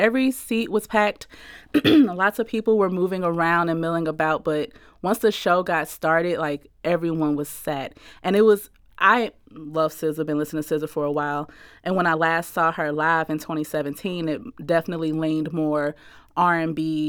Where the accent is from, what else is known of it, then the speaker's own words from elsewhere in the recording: St. Louis, Missouri, United States; like, we're from North St. Louis, so we especially got super-duper hype.